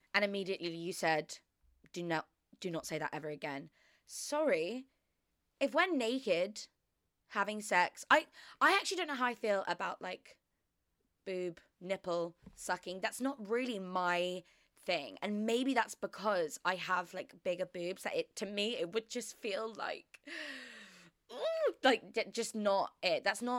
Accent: Australia; He started to talk in a Southern American accent. We're Australian.

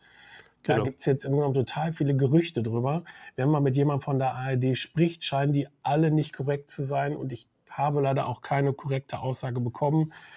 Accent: Münster, North Rhine-Westphalia, Germany; Ich komme aus Münster, ne?

